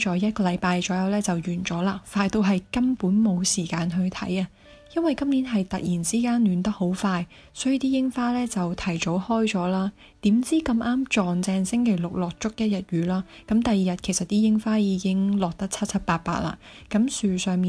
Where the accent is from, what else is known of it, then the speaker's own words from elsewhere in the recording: Hong Kong; now in South Korea; 作为一个南方人，本身香港是不会落雪的嘛